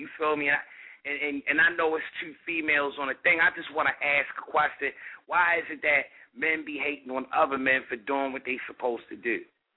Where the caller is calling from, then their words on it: Baltimore, Maryland, United States; Yo, I'm calling from Baltimore.